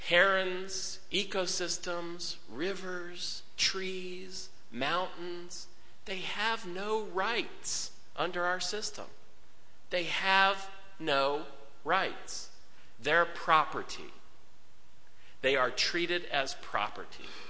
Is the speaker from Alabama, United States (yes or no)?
yes; Alabama, United States; born there; The joke I tell, because I was born in Alabama, is that in Pennsylvania, we have Philadelphia on one side of the state